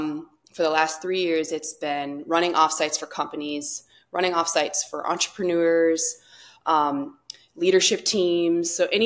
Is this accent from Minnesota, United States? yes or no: yes; Victoria, Minnesota, United States; now in Seattle, United States; I'm originally from Victoria, Minnesota.